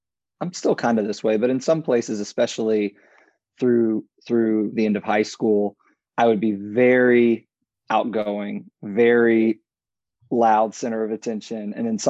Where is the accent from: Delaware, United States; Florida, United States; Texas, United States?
Florida, United States; Miami; now in Jacksonville, United States; Yeah, I'm from Florida and grew up in Florida, lived in Florida my whole life, born in Miami and kind of moved around. But right now we're located in Jacksonville, which is Northeast Florida